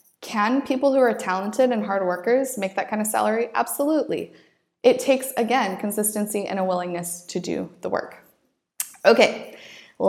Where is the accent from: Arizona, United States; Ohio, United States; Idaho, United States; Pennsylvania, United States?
Idaho, United States; Boise; we used to take these annual trips to the Oregon coast because it's drivable from my hometown of Boise.